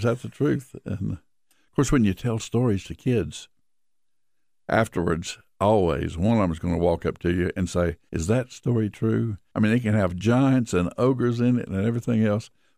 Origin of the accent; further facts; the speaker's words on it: Elizabethton, Tennessee, United States; also born or lived in Mountain City; I was born in Mountain City, Tennessee, which is a very colorful name for a storyteller.